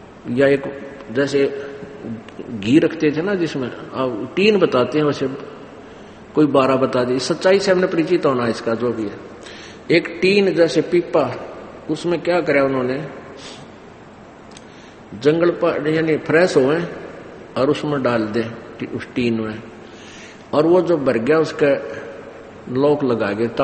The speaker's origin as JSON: {"language": "Hindi", "town": "Dhanana", "region": "Haryana", "country": "India", "tie": "born or raised there", "said": "तो हमारे गांव है धनाणा, पहले रोहतक में था, जिला सोनीपत में"}